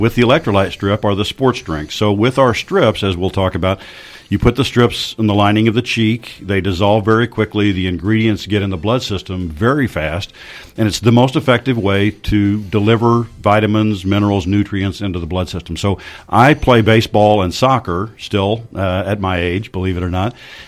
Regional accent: Dallas, Texas, United States; Well, I grew up here in Dallas, went to the Air Force Academy in Colorado Springs, spent 6 years active in the Air Force.

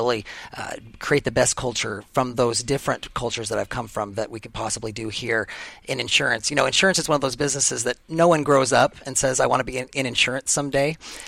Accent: Boise, Idaho, United States; You know, I was a small town boy, and I grew up actually in Boise, Idaho

